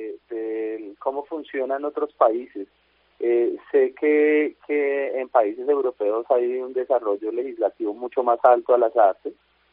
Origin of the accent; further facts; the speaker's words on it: Bogotá, Colombia; born there; lo digo como bogotano y bogotano de nacimiento